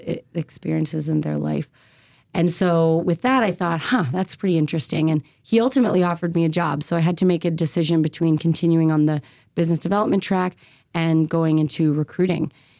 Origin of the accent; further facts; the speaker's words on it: Goderich, Ontario, Canada; Like I grew up in Goderich. Ottawa was the first city I lived in outside of Goderich.